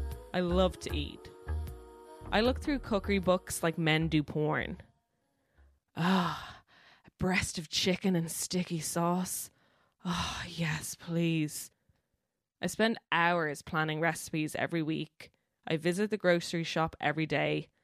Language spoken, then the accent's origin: English; Ireland; We're Irish. We're not programmed for that. We're a country of long backs.